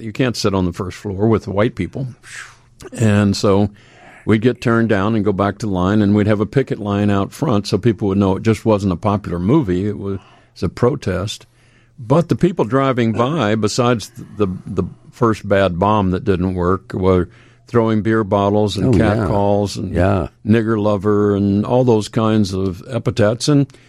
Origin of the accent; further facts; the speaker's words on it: Texas, United States; maybe it's just I was so isolated as a kid and growing up in Texas in the 50s, I believed all that stuff.